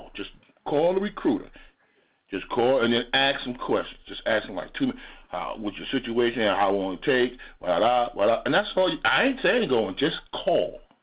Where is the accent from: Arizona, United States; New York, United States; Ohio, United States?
New York, United States; Mount Vernon; When I didn't have Jack, I'm from Mount Vernon, New York.